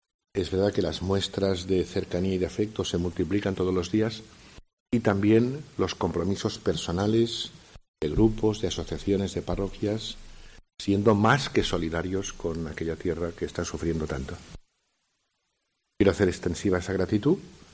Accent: Valencian Community, Spain; now in Cantabria, Spain; especialmente en Valencia, pero como bien se sabe, es mi tierra.

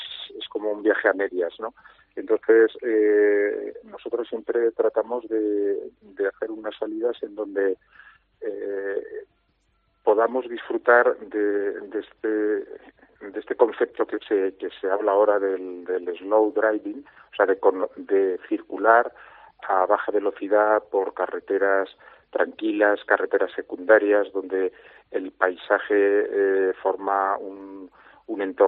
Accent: Aragon, Spain; los que somos de Huesca

